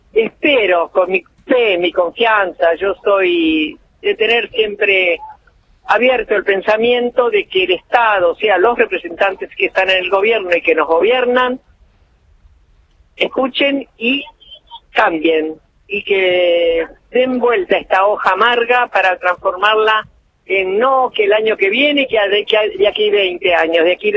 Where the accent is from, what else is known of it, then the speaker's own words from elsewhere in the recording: Argentina; somos parte de un país, no somos solo abuelas de Plaza de Mayo, somos argentinas y sufrimos por todo argentino que tiene carencia.